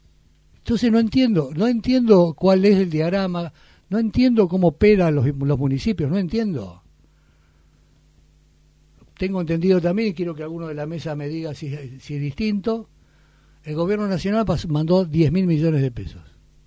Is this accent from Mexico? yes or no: no; Buenos Aires Province, Argentina; es lo que yo entiendo como bonaerense